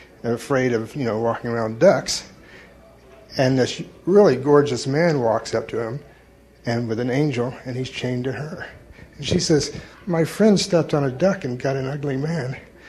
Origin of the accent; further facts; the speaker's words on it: Florida, United States; also born or lived in Canada; now in Atlanta, United States; I'm originally from Florida, actually the Florida Keys, and I've been working my way north.